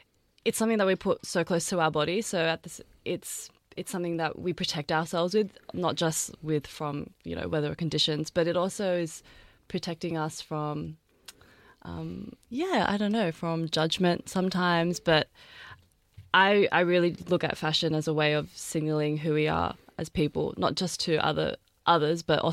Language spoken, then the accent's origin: English; Australia; growing up in Australia, you kind of feel, I don't know, you ask a lot of questions about who you are.